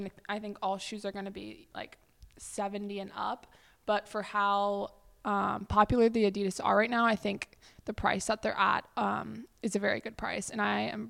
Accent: Charleston, South Carolina, United States; I'm Jazz's roommate and I'm from Charleston, South Carolina.

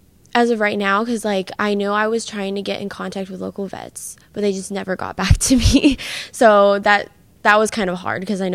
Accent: California, United States; I'm from Southern California, okay. But I go to school here.

